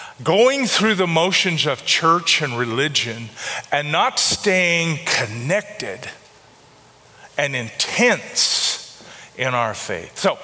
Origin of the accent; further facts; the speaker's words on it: United States; because I'm an American, I'm a Christian, I'm supposed to be super.